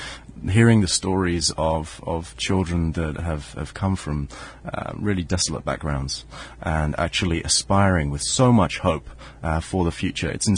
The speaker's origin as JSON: {"language": "English", "region": "London", "country": "United Kingdom", "said": "No, I'm from London."}